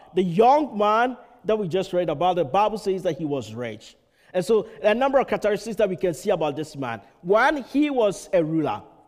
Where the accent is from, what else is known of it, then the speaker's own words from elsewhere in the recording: Ghana; in my home country, Ghana, my beloved country, Ghana, we are 70% Christian.